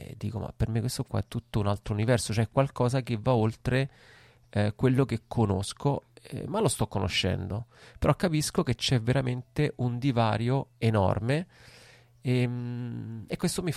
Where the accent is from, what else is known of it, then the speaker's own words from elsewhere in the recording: Rome, Lazio, Italy; io sono romano, mio nonno è siciliano, è chiaro che il mio è più un vissuto, diciamo, del sud.